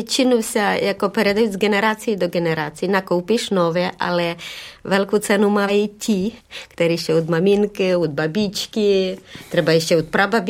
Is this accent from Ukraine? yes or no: yes; Zakarpattia Oblast, Ukraine; Já nevím, jak na Slovensku, ale u nás v Podkarpatské Rusi to trvalo do bohozjevení.